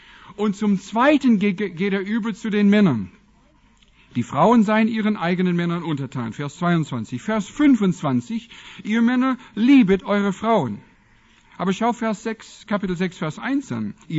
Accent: Washington, United States; German is a second language; Ich komme ja aus dem Wilden Westen in den Vereinigten Staaten. Von einem Indianerreservat. Meine Eltern wohnen noch heute auf einem Indianerreservat in dem Bundesstaat Washington.

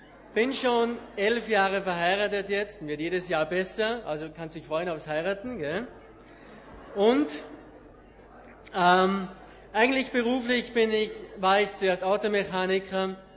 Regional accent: Schladming, Styria, Austria; ich komme aus Österreich, von Schladming, vielleicht Salzburg wisst ihr, und Schladming, das ist für die Skifahrer, die kennen

